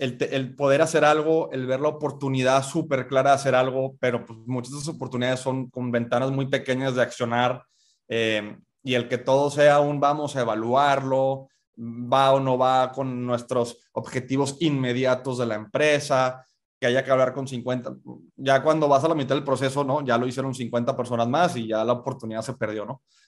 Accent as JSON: {"language": "Spanish", "country": "Spain", "accent": "Mexican", "moved": "yes", "lives_now": "Mexico", "said": "A pesar de mi acento mexicano, lo puedo cambiar si quieres. Yo soy originalmente español. Llevo 26 años en México, más o menos."}